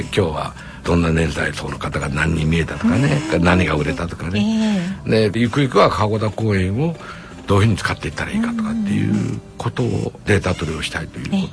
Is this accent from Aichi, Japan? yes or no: yes; Okazaki, Aichi, Japan; あの井田っていうね、大樹寺に近いところに生まれまして、で井田小学校に通いました、